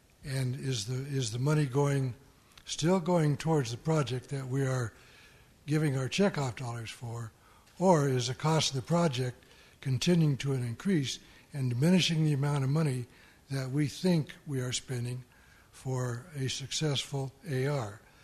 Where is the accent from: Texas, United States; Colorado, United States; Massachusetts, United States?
Colorado, United States; from Colorado, and I'm a retired businessman